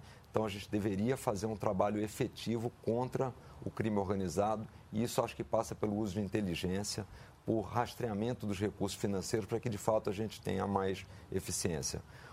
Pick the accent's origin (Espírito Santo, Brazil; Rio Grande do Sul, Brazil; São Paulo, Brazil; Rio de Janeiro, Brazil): Rio de Janeiro, Brazil; Eu, particularmente, sou carioca, então moro no Rio de Janeiro